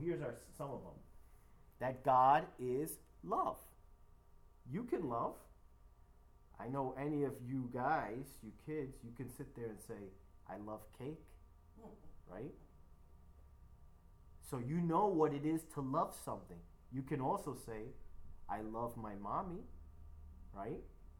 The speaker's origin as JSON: {"language": "English", "town": "Queens", "region": "New York", "country": "United States", "tie": "born or raised there", "said": "I was raised in Queens. My parents are Dominican. I have dark skin. I speak Spanish poorly. I speak English poorly."}